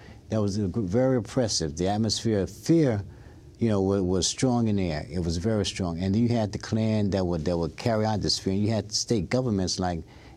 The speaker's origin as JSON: {"language": "English", "town": "Meridian", "region": "Mississippi", "country": "United States", "tie": "born or raised there", "said": "We grew up in Meridian, which is like 40-some miles from Philadelphia."}